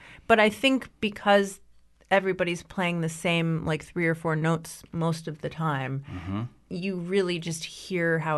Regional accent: Connecticut, United States; Which, ironically, I grew up in Connecticut and had never heard of this town.

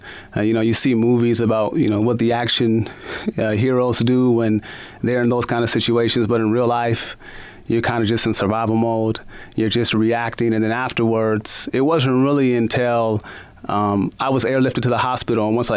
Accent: Tacoma, Washington, United States; Yes. Yeah. I grew up in Tacoma, Washington.

